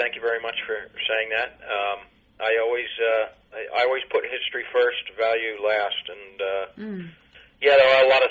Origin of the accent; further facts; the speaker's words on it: Philadelphia, Pennsylvania, United States; now in Maine, United States; I'm calling from the state of Maine, which is my home state now. I've been here, 25 years or more now. But I originally grew up outside of Philadelphia in Pennsylvania.